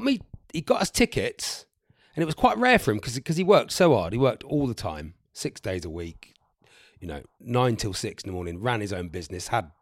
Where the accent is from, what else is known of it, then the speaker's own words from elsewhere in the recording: Newton Abbot, South West England, United Kingdom; I said, I am from Newton Abbot.